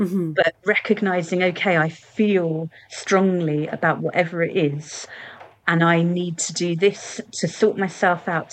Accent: Tottenham, London, United Kingdom; born there; I was born in Tottenham.

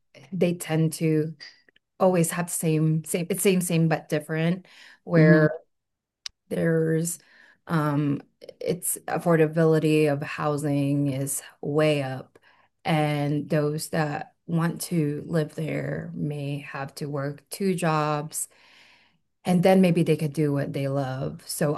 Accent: San Luis Obispo, California, United States; I came from San Luis Obispo, which is in the central coast of California. It's paradise where we have nature, beaches, right? Hiking, great place to live.

